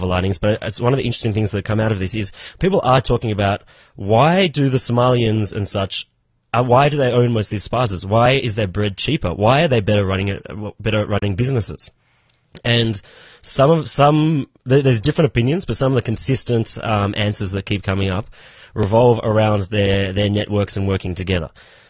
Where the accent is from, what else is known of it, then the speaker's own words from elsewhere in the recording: Australia; I'm from Australia.